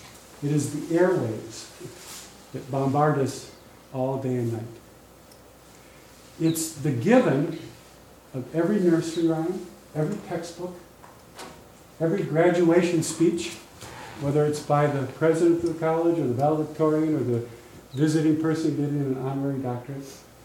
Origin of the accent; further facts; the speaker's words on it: Minneapolis, Minnesota, United States; I grew up in Minneapolis, and we had relatives on farms in southern Minnesota.